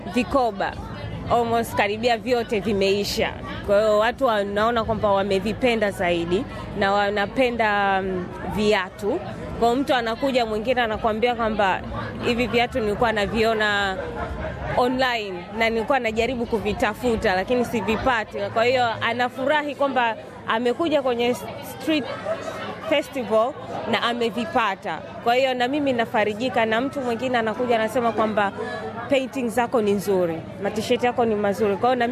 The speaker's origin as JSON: {"language": "Swahili", "country": "Tanzania", "said": "na nimetokea Tanzania."}